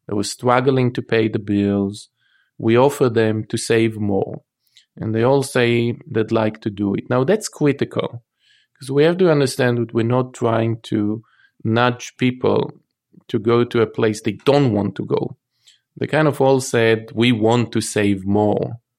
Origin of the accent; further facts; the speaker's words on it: Israel; So when I did my undergrad in Tel Aviv, I'm from Israel